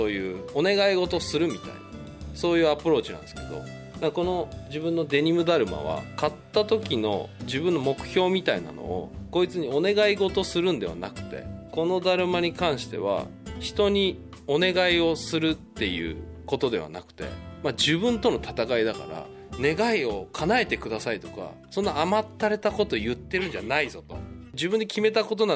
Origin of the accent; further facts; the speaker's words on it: Samukawa, Kanagawa, Japan; 寒川で育った人がうちの地元にはみたいな、まあ、そういう存在になれたらいいなと思ってるんで